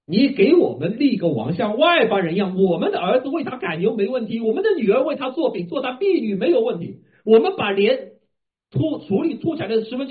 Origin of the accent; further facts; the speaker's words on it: China; 然后后来我再想，我们还是49年之后出生的中国人。